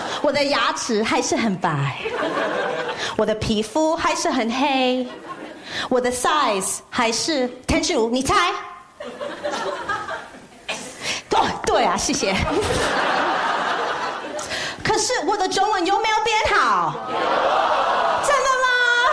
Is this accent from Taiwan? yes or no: yes; Taiwan; 我父母站得对，我是台湾人。